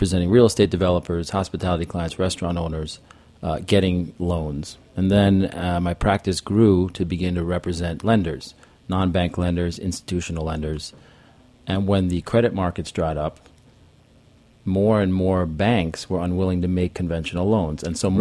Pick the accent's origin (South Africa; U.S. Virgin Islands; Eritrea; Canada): U.S. Virgin Islands; St. Thomas; I was born and raised on St. Thomas in the Virgin Islands, and I grew up in a restaurant.